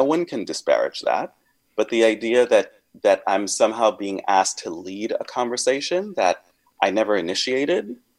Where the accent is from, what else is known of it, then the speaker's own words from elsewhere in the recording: Grenada; You know, I grew up on a small island, a small African island